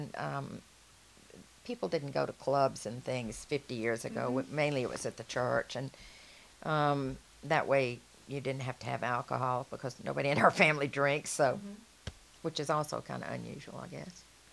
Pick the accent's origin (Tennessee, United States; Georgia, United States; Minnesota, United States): Georgia, United States; Atlanta; I grew up in Highland, Virginia, you know, Virginia Highlands, name has changed